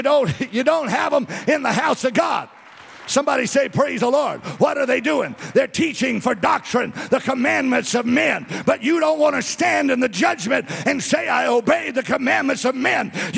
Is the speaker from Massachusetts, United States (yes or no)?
no; Louisiana, United States; And so I'm from South Louisiana. And so half the world down there is Roman Catholic.